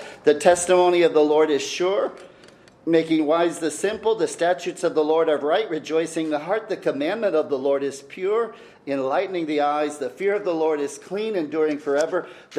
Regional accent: Illinois, United States; also born or lived in Chicago; I was brought up in Illinois and lived near Chicago, was born in Chicago, and I went to see the Sears Tower.

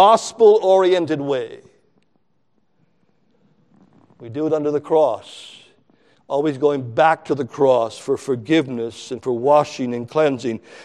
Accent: Canada; I grew up in Canada

